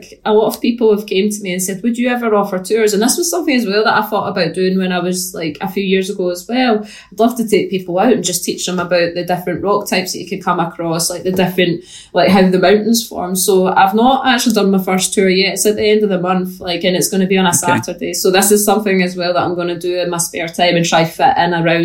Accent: Scotland, United Kingdom; accent: Scottish; so that people can understand my Scottish accent

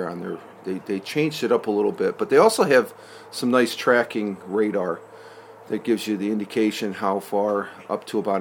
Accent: New York, United States; also born or lived in Kansas; And I can't even remember growing up in New York having any type of tornado warnings. Now, I lived out in Kansas there for a stretch.

